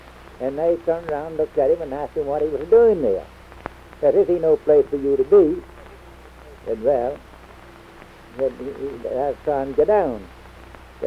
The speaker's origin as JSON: {"language": "English", "region": "Abaco", "country": "Bahamas", "tie": "born there", "said": "I was born in Abaco."}